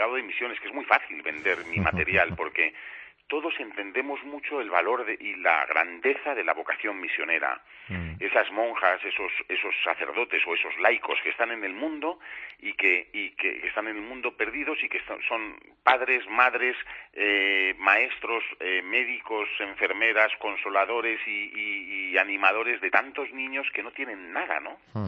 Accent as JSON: {"language": "Spanish", "country": "Spain", "said": "Entonces te vienen los niños y dicen: ¿de dónde eres? Y desde España."}